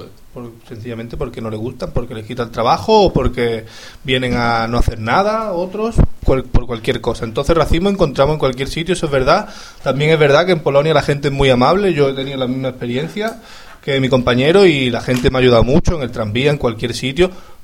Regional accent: Málaga, Andalusia, Spain; Yo soy de Málaga.

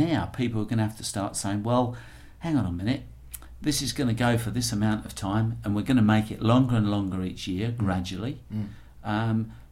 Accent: London, United Kingdom; where I grew up in London, I actually never ever saw a cricket match.

